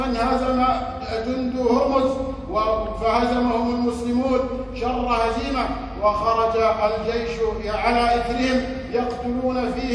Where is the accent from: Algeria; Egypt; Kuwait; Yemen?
Kuwait; وموقع هذا اللقاء كان في أرض كاظمة في شمال بلادنا الكويت الحبيبة